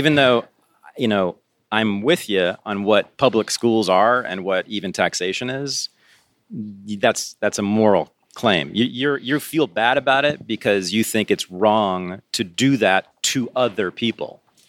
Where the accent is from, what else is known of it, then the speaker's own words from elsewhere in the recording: United States; because I'm an American. I was born here, even though I have all these critiques of it.